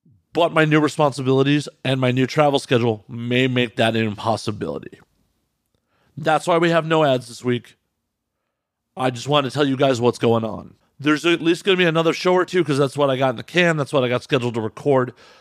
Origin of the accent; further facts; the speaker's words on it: Chicago, Illinois, United States; I'm a Midwesterner, bless.